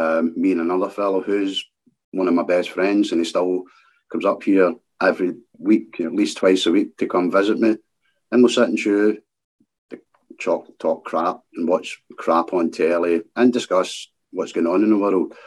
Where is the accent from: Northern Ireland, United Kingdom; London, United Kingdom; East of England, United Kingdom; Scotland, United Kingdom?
Scotland, United Kingdom; Glasgow; I'm a 57-year-old man from Glasgow, the East End of Glasgow. I was born in the East End of Glasgow, and I still stay a couple of miles from where I was born. I was born in 1964, so that makes me 57. I was a Scottish scaffolder.